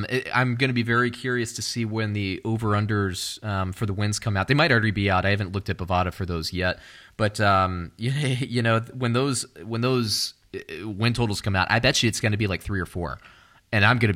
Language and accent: English; Florida, United States; I mean, I'm from Central Florida, but for crying out loud, dude.